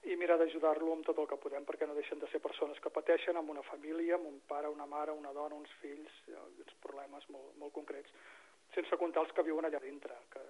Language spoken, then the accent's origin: Catalan; Canet de Mar, Catalonia, Spain; also born or lived in Tordera; tinc 56 anys ara. Soc fill de Canet de Mar. On he viscut pràcticament sempre, excepte uns anys que vaig estar visquent a Tordera.